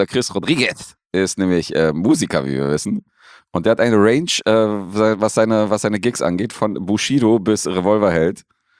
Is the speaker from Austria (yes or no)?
no; Serbia; weil ich als Serbe natürlich ein sehr ehrliches Volk vertrete